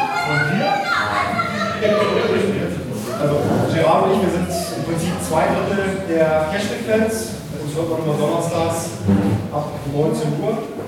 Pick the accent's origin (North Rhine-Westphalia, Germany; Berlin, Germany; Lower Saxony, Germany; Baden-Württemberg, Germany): Lower Saxony, Germany; Heide; Ja, ich komme aus Heide, zwischen Braunschweig und Hannover.